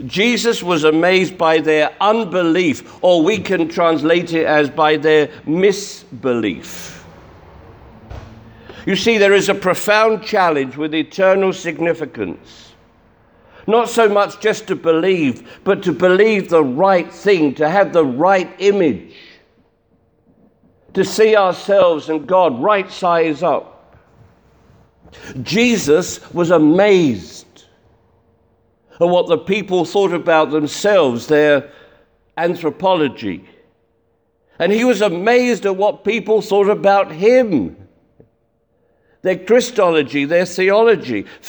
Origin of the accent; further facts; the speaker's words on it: London, United Kingdom; remember I'm from London